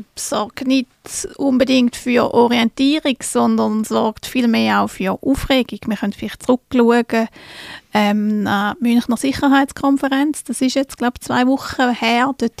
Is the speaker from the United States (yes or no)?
no; Switzerland; Ich glaube, als Schweizer oder die Schweizer Regierung, die schaut mal vor allem, dass sie niemandem auf die Füße steht. Wir sind ja auch ein neutrales Land